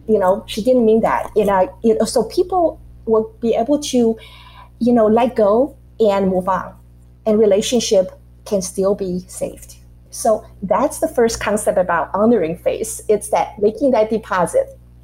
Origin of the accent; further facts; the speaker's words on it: Taiwan; I grew up in Taiwan. So I grew up in Asian culture.